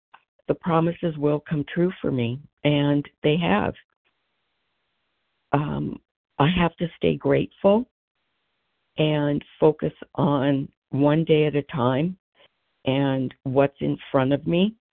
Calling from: Philadelphia, Pennsylvania, United States; from Philadelphia.

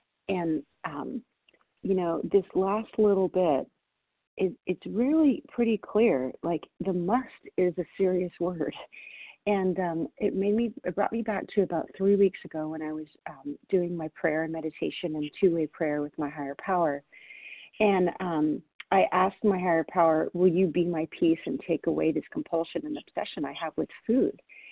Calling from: Washington, United States; I'm calling in from Washington State.

